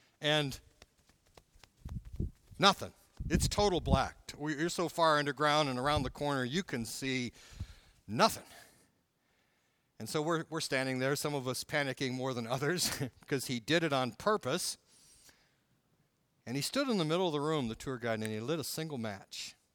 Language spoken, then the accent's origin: English; Michigan, United States; Remember, I grew up in Michigan.